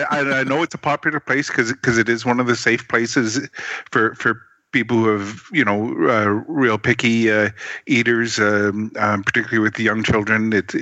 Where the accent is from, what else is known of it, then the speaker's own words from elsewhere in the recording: Canada; I'm Canadian. I got no idea what the heck cracklings are